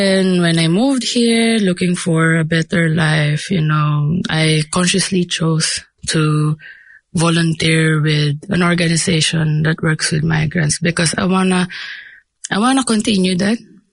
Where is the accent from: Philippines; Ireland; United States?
Philippines; first language Tagalog; English is a second language; I'm Filipino and my primary language is Filipino Tagalog, I'm also quite fluent with English